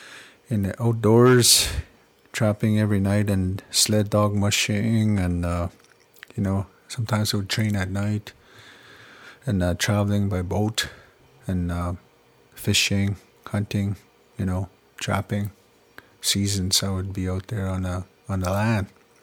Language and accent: English; Manitoba, Canada; I'm from Tathaska Cree Nation